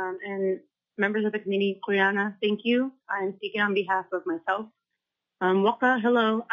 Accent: Togiak, Alaska, United States; now in Anchorage, United States; which means morning star. I'm originally from Togiak, a small coastal village on Bristol Bay, and I'm currently in Anchorage attending UAA.

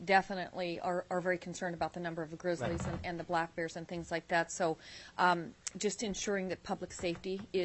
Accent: Anchorage, Alaska, United States; Because when I was raised around Anchorage, there were not bears in the community.

